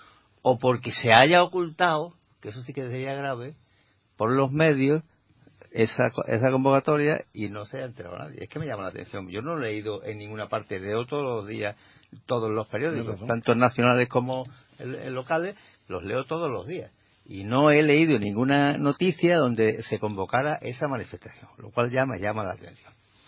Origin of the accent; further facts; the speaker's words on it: Málaga, Andalusia, Spain; cómo somos los malagueños a la hora de movilizarnos